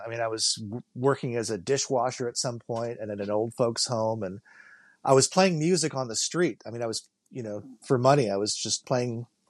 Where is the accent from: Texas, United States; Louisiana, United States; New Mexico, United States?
Louisiana, United States; I grew up in Louisiana, and I lived there for about 10 years, from the age of about 7 to 17, and then I moved back there when I was 21, and I was living in the French Quarter